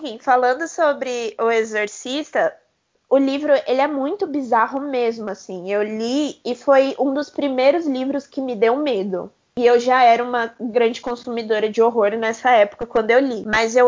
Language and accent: Portuguese; São Paulo, Brazil; eu como paulista